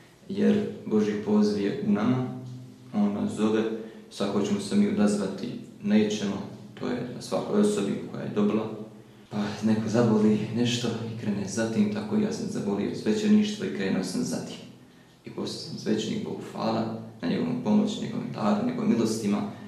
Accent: Mostar, Federation of Bosnia and Herzegovina, Bosnia & Herzegovina; born there; Rođen sam u Mostaru 19.2.1987. godine.

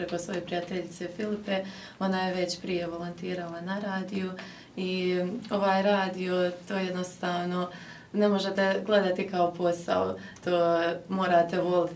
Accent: Mostar, Federation of Bosnia and Herzegovina, Bosnia & Herzegovina; ja dolazim odavde iz Mostara. Tu sam završila studij teologije prije par mjeseci.

